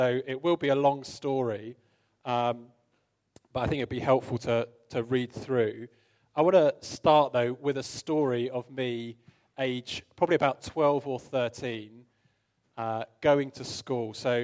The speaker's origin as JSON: {"language": "English", "town": "Chichester", "region": "South East England", "country": "United Kingdom", "also_born_or_lived": "London", "said": "I'm from Chichester, but was previously from London."}